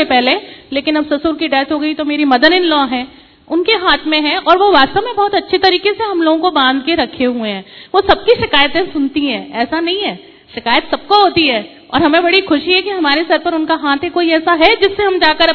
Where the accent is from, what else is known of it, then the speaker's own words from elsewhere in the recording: Gwalior, Madhya Pradesh, India; मैं ग्वालियर से हूँ